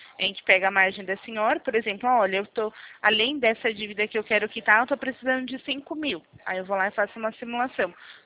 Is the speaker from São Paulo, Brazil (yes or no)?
yes; Jundiaí, São Paulo, Brazil; Eu sou aqui do centro de Jundiaí mesmo.